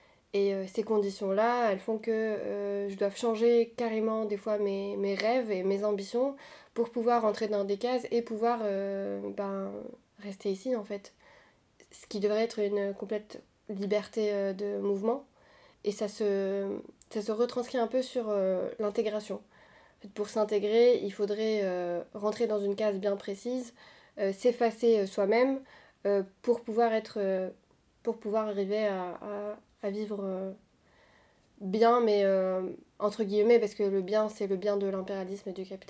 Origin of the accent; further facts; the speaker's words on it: Tunisia; moved away as an adult; now in France; Moi, je suis tunisienne. Je suis arrivée en France en tant qu'étudiante.